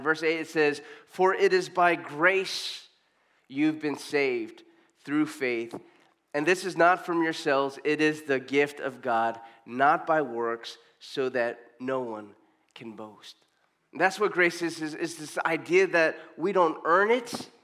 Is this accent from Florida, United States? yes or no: no; Torrance, California, United States; We're from Torrance, okay? So it's like hours to Barstow.